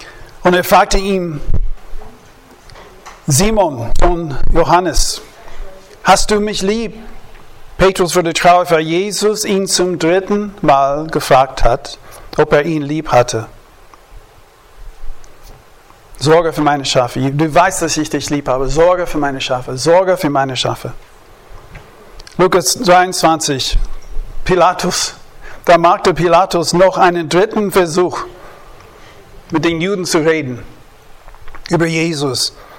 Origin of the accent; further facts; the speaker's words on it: United States; German is a second language; War sehr komisch für uns als Amerikaner.